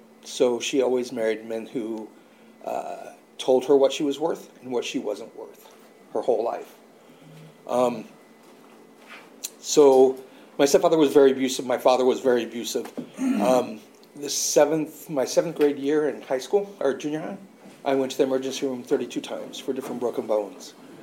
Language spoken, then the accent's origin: English; Oklahoma, United States; I grew up in Oklahoma, and so I'd never seen people from other races that much.